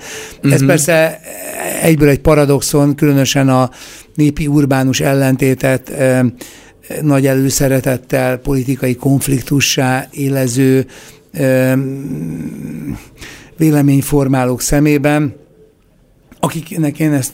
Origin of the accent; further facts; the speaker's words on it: Budapest, Hungary; én budapesti vagyok, tehát itt van egy szubjektív elhajlás természetesen